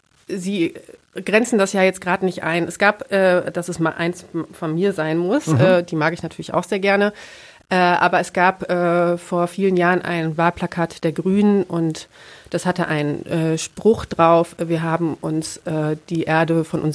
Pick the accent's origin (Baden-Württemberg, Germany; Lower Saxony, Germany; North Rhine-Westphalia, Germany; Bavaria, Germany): North Rhine-Westphalia, Germany; Essen; born there; Ich bin in Essen geboren und zwar am 5. Juli 1983.